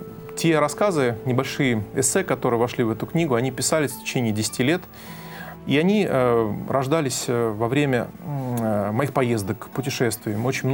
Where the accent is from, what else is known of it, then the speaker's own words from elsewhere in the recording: Moscow, Russia; мое детство прошло на Украине. И я родился и вырос в Москве.